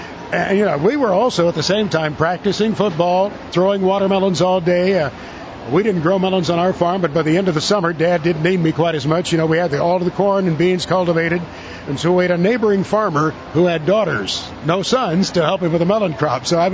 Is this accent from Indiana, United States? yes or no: yes; Indiana, United States; Yeah, I grew up on the farm in Gibson County, Indiana, just across the line from Mount Carmel, Illinois.